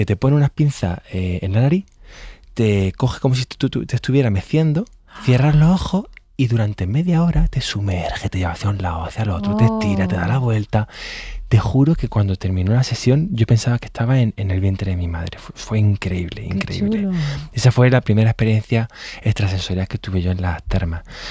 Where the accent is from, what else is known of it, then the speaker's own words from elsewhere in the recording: Quesada, Andalusia, Spain; en mi pueblo, en Quesada, curaban a personas también en la noche de San Juan que tenían los huesos deformados o quebrados